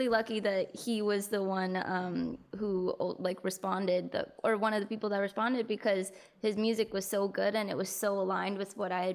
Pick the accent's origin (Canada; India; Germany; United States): India; because at least like being Indian, I have been told so many times, like, we should make a dance song.